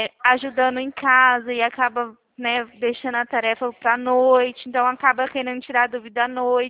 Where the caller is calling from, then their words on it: Presidente Prudente, São Paulo, Brazil; eu fico no interior de São Paulo. Presidente